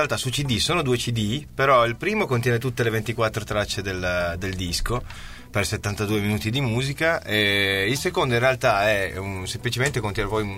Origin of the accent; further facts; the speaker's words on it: Turin, Piedmont, Italy; Torino, siamo direttamente